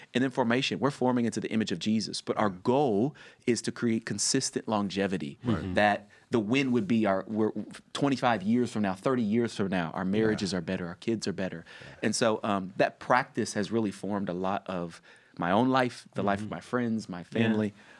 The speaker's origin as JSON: {"language": "English", "town": "Bowling Green", "region": "Kentucky", "country": "United States", "said": "I'm from Bowling Green, Kentucky."}